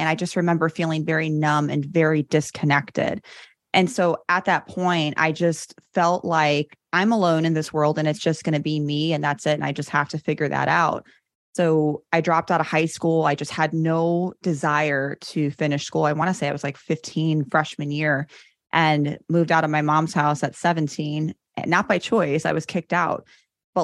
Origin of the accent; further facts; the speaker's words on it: Chicago, Illinois, United States; So I grew up in Chicago, born and raised, and I had a rough upbringing.